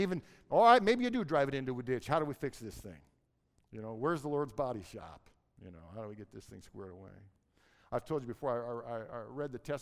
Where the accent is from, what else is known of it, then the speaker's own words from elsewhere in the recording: Seattle, Washington, United States; I know it's true simply because I grew up on Green Lake in North Seattle, and when I was a kid, that lake froze all the way over.